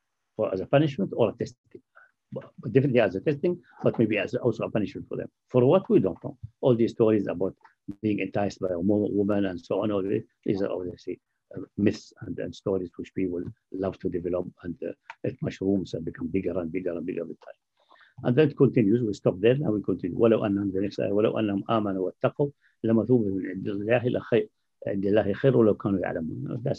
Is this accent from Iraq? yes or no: yes; Nineveh, Iraq; I said, I'm from Nainawa, nearby Mosul, near Mosul. Now it's part of Mosul in Iraq.